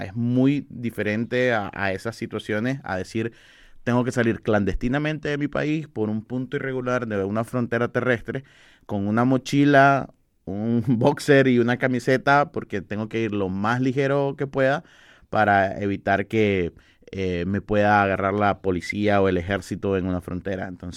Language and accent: Spanish; Nicaragua; moved away as an adult; now in Costa Rica; en mi caso tengo 4 meses que salí de Nicaragua hacia Costa Rica, entonces de un exilio forzado a causa de una dictadura que lleva enquistada en el país 16 años